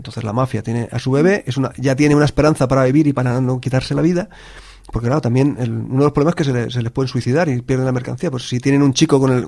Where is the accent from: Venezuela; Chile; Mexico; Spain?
Spain; Barcelona, Catalonia; nosotros que somos de Barcelona